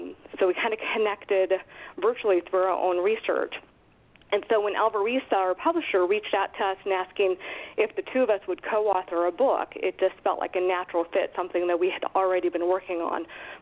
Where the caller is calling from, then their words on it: Ramstein, Rhineland-Palatinate, Germany; I'm actually calling from Ramstein, Germany, so it's 2:30 in the morning here.